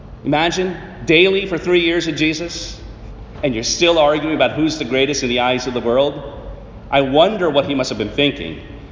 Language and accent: English; Arlington, Virginia, United States; It's interesting, I told you that I come from the Arlington, Virginia area.